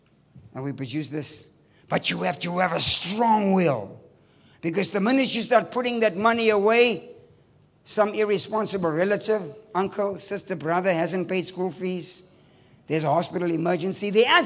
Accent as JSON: {"language": "English", "country": "Nigeria", "said": "We are the richest in the universe. Say, as Nigerian women."}